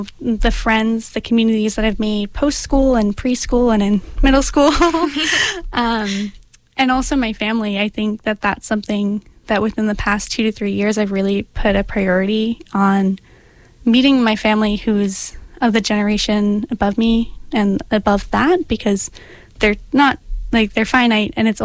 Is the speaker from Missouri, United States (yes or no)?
no; Kings Park, New York, United States; we're from Kings Park, New York, which is the land of pizza, nail salons, and beautiful